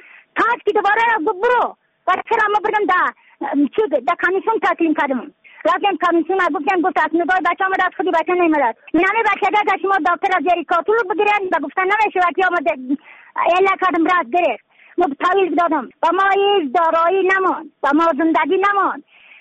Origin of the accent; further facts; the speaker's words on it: Badakhshan, Afghanistan; از بدخشان هستم مرکز بدخشان ولسوالی اکل پایان.